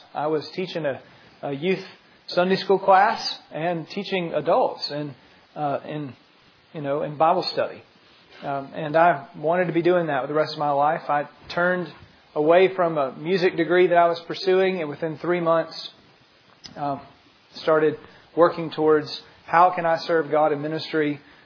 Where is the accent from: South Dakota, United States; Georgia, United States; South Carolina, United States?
Georgia, United States; Douglasville; I grew up in Douglasville, so I'm a child of this town.